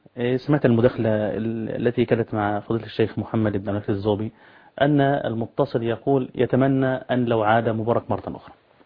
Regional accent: Egypt; صرنا لما نمشي في اوروبا الان يعني لا نقول اننا مصريون

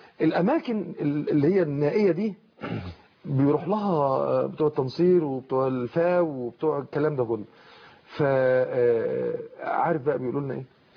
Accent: Egypt

